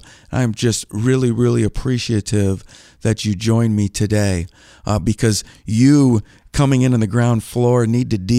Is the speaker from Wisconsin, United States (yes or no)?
yes; Green Bay, Wisconsin, United States; I grew up in Green Bay, Wisconsin